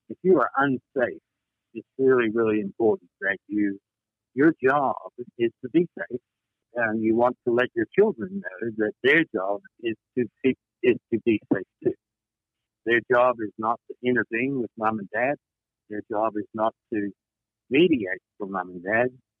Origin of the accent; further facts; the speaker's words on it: Australia; moved away as an adult; now in North Carolina, United States; Well, I'm a refugee from Australia. Currently sheltering in place in North Carolina. … We met in college. We moved here 17 years ago. I'm almost a local.